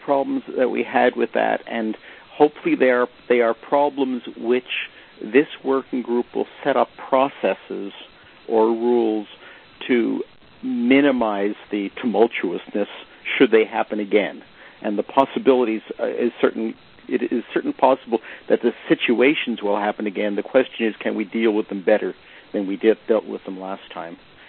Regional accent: Canada; I am Canadian.

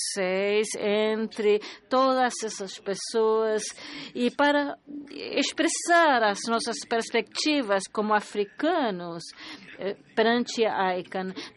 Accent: Brazil; Sou do Brasil, vou falar em português.

